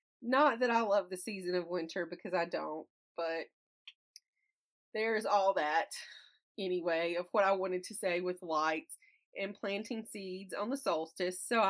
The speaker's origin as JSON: {"language": "English", "region": "American South", "country": "United States", "lives_now": "Pennsylvania, United States", "said": "And also because it's cold and I'm from the American South and I like heat. That's why I like summer. And living now in Pennsylvania, I really struggle with the cold in the winter."}